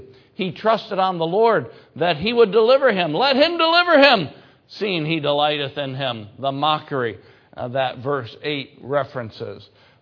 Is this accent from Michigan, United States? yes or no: yes; Michigan, United States; And I'm from Michigan